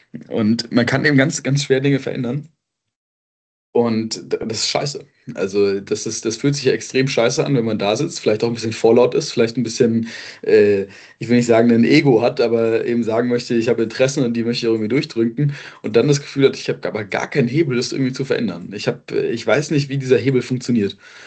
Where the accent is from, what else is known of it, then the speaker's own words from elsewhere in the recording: Waiblingen, Baden-Württemberg, Germany; Ich komme aus Waiblingen, das ist Großraum Stuttgart.